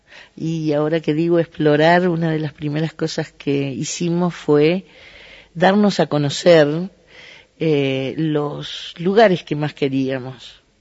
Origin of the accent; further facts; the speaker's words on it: Montevideo, Uruguay; Yo me crié en La Teja toda mi vida, fui al Liceo del Cerro